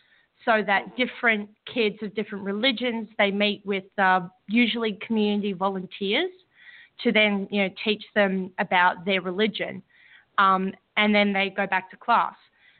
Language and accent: English; Sydney, New South Wales, Australia; born there; So I was born in October 91 in Sydney.